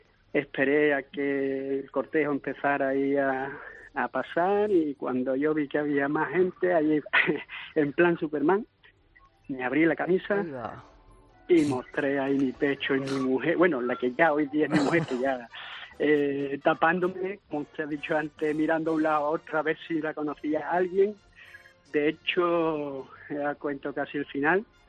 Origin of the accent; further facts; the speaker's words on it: Sanlúcar de Barrameda, Andalusia, Spain; Yo soy San Lucas de Barrameda.